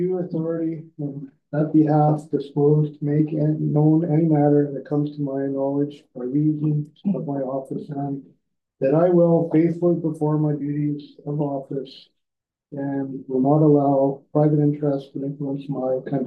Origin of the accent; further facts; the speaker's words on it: Ireland; I'm Irish, I can't do that.